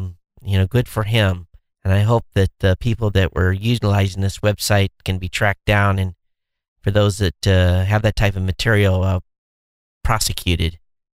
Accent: Michigan, United States; you guys knew I grew up in Michigan, families in Michigan

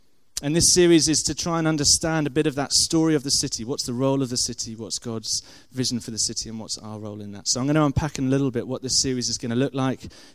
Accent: Guildford, South East England, United Kingdom; also born or lived in Nottingham; I grew up just outside of London in a lovely place called Guildford, southwest of London, which was wonderful. And then went up to Nottingham to university there, which I think is a close second in the city stakes of the UK, before moving here about 5 years ago with Joe.

